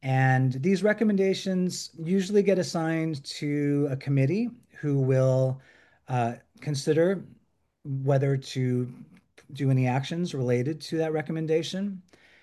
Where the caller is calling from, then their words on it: France; I'm calling from France.